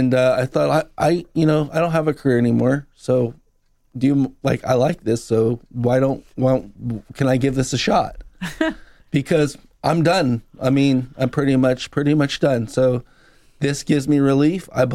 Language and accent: English; Indiana, United States; I grew up in Indiana and there's, you know, people love sports